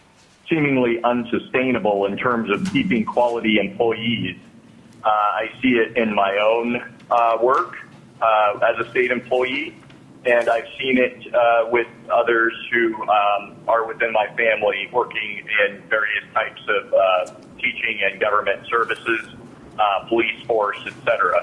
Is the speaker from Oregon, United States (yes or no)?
no; Palmer, Alaska, United States; I am from Palmer, Alaska